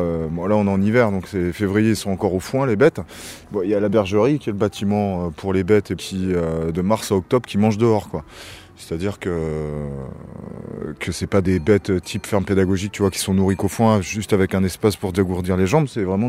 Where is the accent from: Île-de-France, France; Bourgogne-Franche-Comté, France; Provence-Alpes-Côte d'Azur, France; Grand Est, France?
Île-de-France, France; Livry-Gargan; je suis pas de Bagnolet, mais je suis pas très loin, quoi. Je suis né à Livry-Gargan. J'ai grandi en Seine-Saint-Denis.